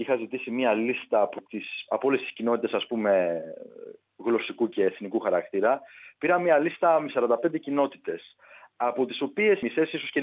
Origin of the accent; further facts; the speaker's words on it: Lamia, Central Greece, Greece; moved away as an adult; now in Australia; Κατάγομαι από τη Λαμία της Φθιώτιδας και στην Αυστραλία ήρθα για πρώτη φορά το 2007 για διακοπές, να επισκεφθώ τότε τον πατέρα μου, ο οποίος μόλις είχε έρθει εδώ. Έπειτα από μερικά χρόνια αποφάσισα να έρθω και να εγκατασταθώ μόνιμα